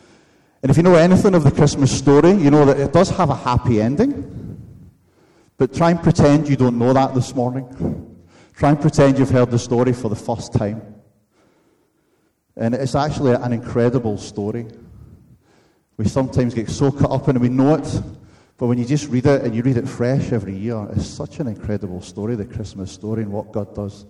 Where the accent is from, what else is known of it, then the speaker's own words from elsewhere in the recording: Scotland, United Kingdom; I'm Scottish, Isaac. I'm not that generous.